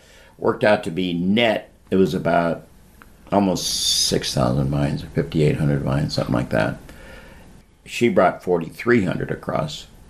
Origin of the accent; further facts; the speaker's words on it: California, United States; Oh, I see you're from California. Yeah, I'm from California.